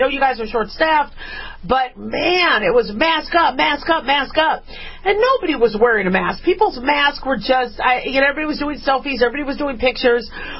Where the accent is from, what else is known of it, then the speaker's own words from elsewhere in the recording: Las Vegas, Nevada, United States; And you know how I'm from Vegas?